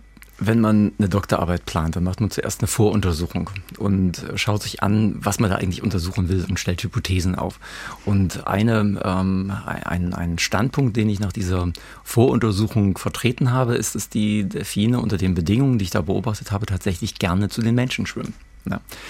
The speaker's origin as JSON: {"language": "German", "region": "East Germany", "country": "Germany", "tie": "born or raised there", "said": "Ich bin in der DDR aufgewachsen und ich hatte da schon immer irgendwie Schwierigkeiten mit dem System."}